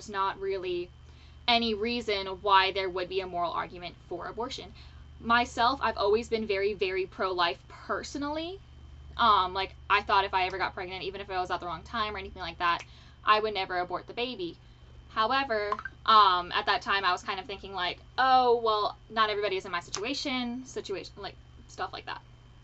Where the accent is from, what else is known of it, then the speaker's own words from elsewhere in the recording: New Jersey, United States; moved away as an adult; now in Texas, United States; So I was born and raised in New Jersey, for those of you who don't know.